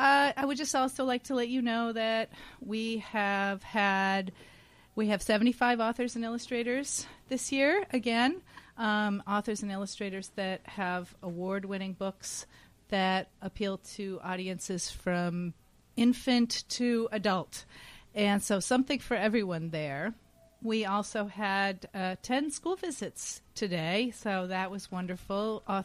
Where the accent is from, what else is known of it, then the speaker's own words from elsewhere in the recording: Hudson, United States; I'm not going to say my age, but I am also from Hudson, and I teach first grade at Hudson in Hudson School District.